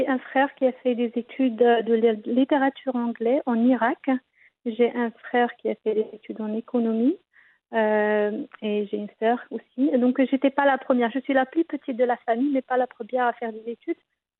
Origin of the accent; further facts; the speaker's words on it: Ouazzane, Tanger-Tetouan-Al Hoceima, Morocco; moved away as an adult; Écoute, je suis née, j'ai grandi à Wazen et j'ai quitté après le bac à l'âge de 18 ans.